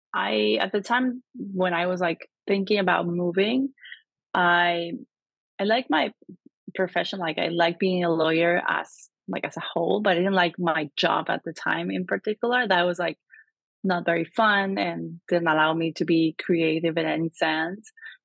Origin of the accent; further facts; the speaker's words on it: Buenos Aires Province, Argentina; English is a second language; moved away as an adult; now in New York, United States; Where I was born in Argentina, and I grew up most of my life over there, close to Buenos Aires, which is the capital of Argentina. And in 2016, I moved to New York.